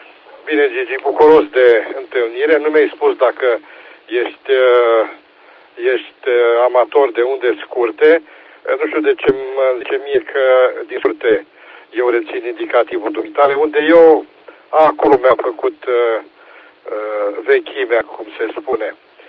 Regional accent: Timișoara, Timiș County, Romania; sunt din Timișoara. … Timișoara

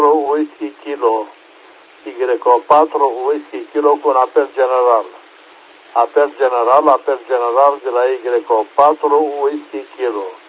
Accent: Brăila, Brăila County, Romania; din Brăila.

